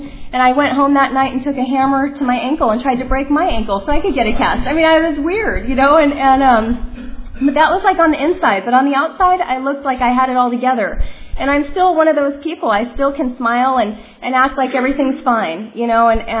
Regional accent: California, United States; I grew up in Orange County. I grew up in North Orange County.

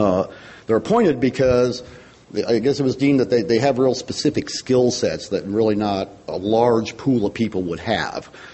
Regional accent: Mesa, Arizona, United States; alcoholic. I'm from Mesa, Arizona.

